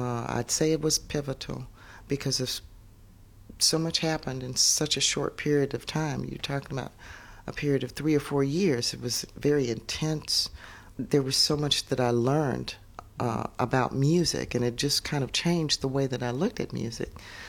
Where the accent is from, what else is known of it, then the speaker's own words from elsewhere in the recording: Mississippi, United States; I don't know whether it's because I grew up in Mississippi, and that's the instrument that's most prevalent.